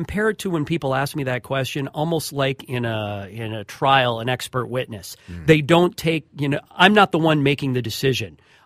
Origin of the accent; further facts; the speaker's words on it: Crosby, Minnesota, United States; Well, I'm from Brainerd by Crosby, so a little town there just east of Brainerd.